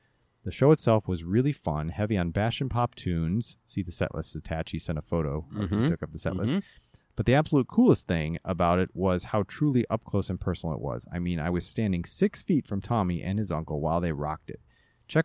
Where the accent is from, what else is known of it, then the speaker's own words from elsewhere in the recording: Charleston, West Virginia, United States; now in Hong Kong; So, as my family and I were about to depart Hong Kong for a trip to my hometown of Charleston, West Virginia, I checked to see what concerts were coming up there.